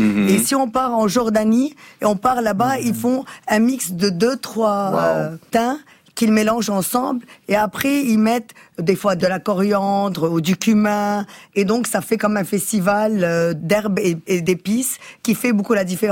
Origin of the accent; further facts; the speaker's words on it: Lebanon; on est des Libanais partout dans le monde, on est des Libanais qui ont été métissés dans et croisés sur plein de continents